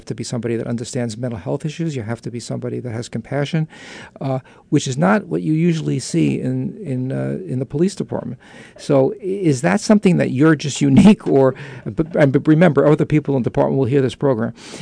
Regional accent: New York, United States; accent: New York; now in Santa Barbara, United States; is why I'm glad I moved to Santa Barbara from New York. We couldn't do this in New York, this kind of conversation.

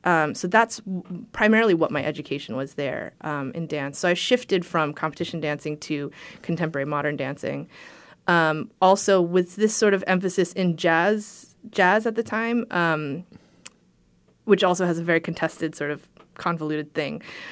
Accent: New Jersey, United States; also born or lived in Seoul, Korea; I grew up in the middle of New Jersey, and I'm technically 1.5 generation. I was born in Seoul, Korea, but my parents lived in the States.

